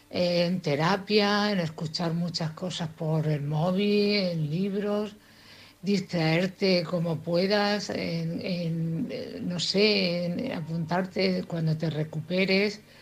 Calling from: Cartagena, Region of Murcia, Spain; de Cartagena. Mamá de Almudena.

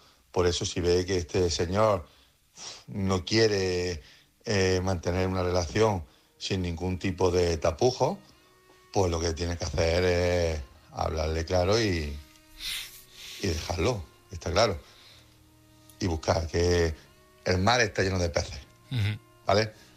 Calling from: Jaén, Andalusia, Spain

